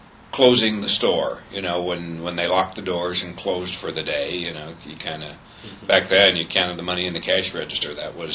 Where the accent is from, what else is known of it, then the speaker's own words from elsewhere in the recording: Fredonia, Kansas, United States; I grew up in a very small town in Kansas.